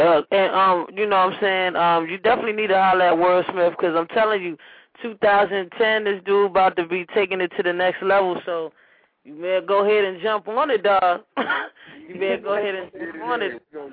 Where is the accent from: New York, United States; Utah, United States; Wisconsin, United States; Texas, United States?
New York, United States; I am from New York, but I live here in the DMV though.